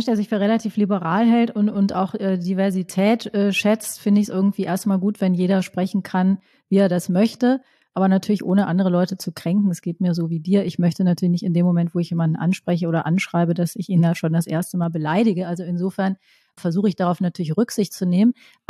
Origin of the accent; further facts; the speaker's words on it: North Rhine-Westphalia, Germany; ich bin ja auch im Rheinland groß geworden